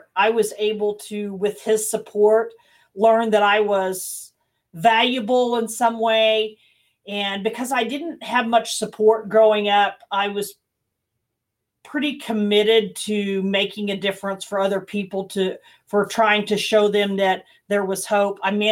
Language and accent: English; Tulsa, Oklahoma, United States; also born or lived in Norman / Moore; now in Wichita, United States; I was born in Norman, Oklahoma, and I spent my life until I was in early middle school, 6th grade in Norman, moved to Moore, and when I was in 7th grade, moved to Tulsa, where I spent many years growing up.